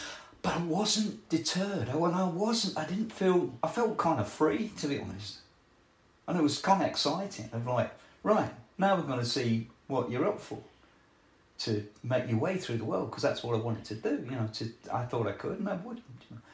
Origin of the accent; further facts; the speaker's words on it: Leicester, East Midlands, United Kingdom; I don't know nothing about boats. I'm from Leicester, but I'm willing to graft and work